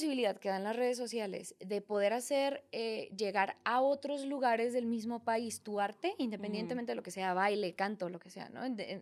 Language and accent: Spanish; Ciudad Juárez, Chihuahua, Mexico; tengo que siempre especificar de qué parte del norte vengo. O sea, sí me ha pasado ¿y de dónde vienes, no? Ah, de Juárez.